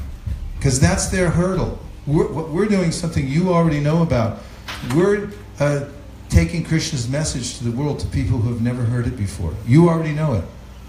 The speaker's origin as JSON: {"language": "English", "region": "California", "country": "United States", "said": "I'm from California, where are you from?"}